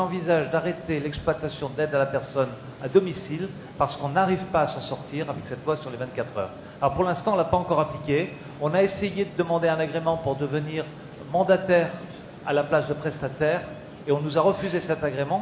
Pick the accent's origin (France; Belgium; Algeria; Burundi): France; Toulon, Provence-Alpes-Côte d'Azur; Moi, je viens de Toulon.